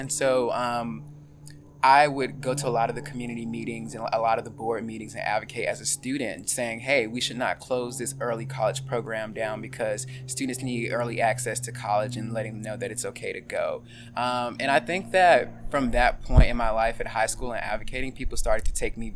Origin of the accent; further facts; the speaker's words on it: Atlanta, Georgia, United States; I was born here in Vine City in the English Avenue community.